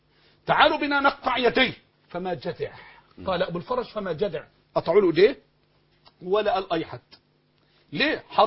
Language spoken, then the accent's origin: Arabic; Egypt; زي ما عندنا في مصر كده